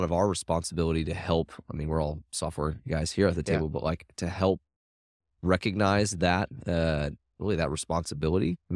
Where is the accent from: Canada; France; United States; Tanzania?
United States; Iowa; I grew up in Iowa. I drove through some pretty small towns